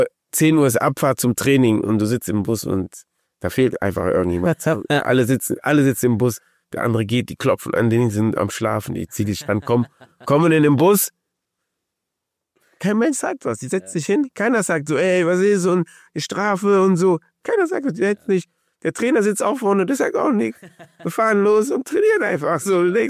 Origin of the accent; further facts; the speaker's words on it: Germany; ich komme aus Deutschland, ich kenne das so ein bisschen anders